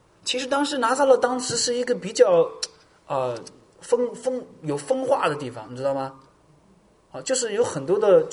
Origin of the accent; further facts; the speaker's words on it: China; 我是从国内来的